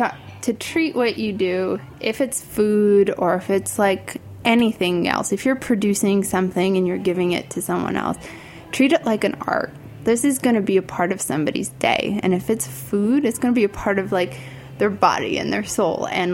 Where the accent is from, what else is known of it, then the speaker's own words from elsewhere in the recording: Iran; preserves and jams that I had growing up in Iran.